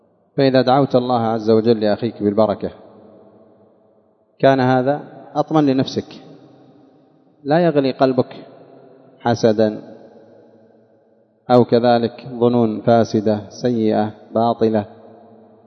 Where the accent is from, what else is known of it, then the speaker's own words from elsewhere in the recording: Taiz, Taiz Governorate, Yemen; ما عندنا في تعز متر ملك. والوالد رحمه الله ما كان عنده شيء، كان مسكين من المساكين